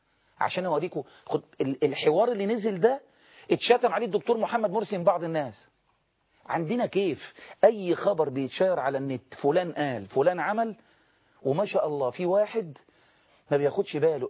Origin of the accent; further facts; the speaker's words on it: Egypt; احنا مصريين مع بعض